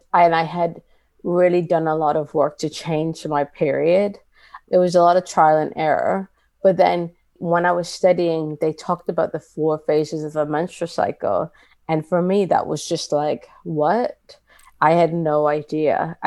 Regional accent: Toronto, Ontario, Canada; now in United Kingdom; So I'm Canadian and I grew up in Toronto.

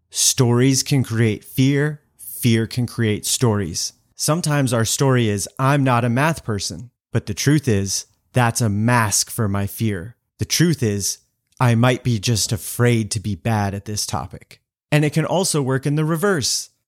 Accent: Lander, Wyoming, United States; I grew up in Lander, Wyoming. Shout out because I know some of you are listening to this. Lander, Wyoming, super small town in the mountains of Wyoming.

